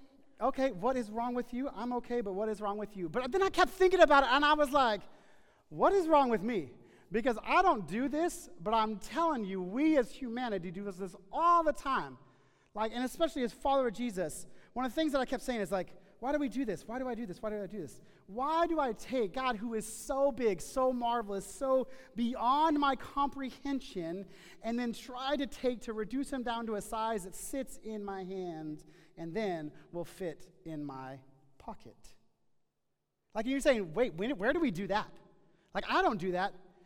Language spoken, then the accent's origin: English; Texas, United States; I'm from Texas, and it exists, Paris, Texas.